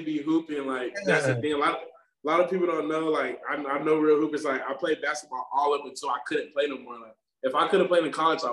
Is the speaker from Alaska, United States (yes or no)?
no; Oklahoma City, Oklahoma, United States; also born or lived in Chickasha, Oklahoma / Wichita, Kansas; So, yeah, I was born in Chickasha, Oklahoma. It's a small town, like 30 minutes from Oklahoma City. I was born there. I moved to Wichita, Kansas, like around fourth grade. Then I moved back to Oklahoma City